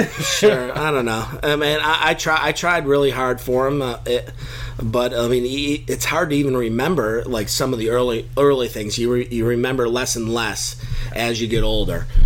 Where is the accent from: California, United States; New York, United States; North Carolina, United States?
New York, United States; Buffalo; So I grew up in Buffalo, New York